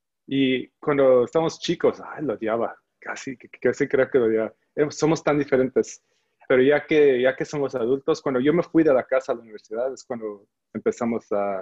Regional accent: Los Angeles, California, United States; Yo nací en Los Ángeles, pero me crié en Boyle Heights. Mis papás son de Zacatecas y Almoyola de Alquiciras.

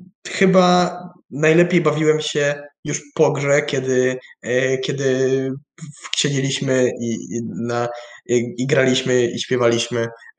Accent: Greater Poland Voivodeship, Poland; a jestem z Wielkopolski

